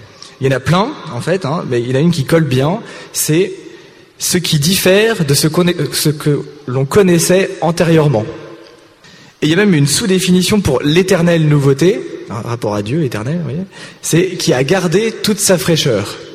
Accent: Toulon, Provence-Alpes-Côte d'Azur, France; j'ai 35 ans, je viens de Toulon, je suis célibataire pas encore marié, je bosse dans la promotion immobilière et je suis membre de la communauté de l'Emmanuel.

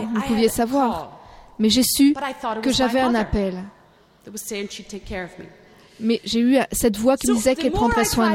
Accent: Ireland; born there; French is a second language; Je suis née en Irlande, comme vous pouvez l'entendre par mon accent.

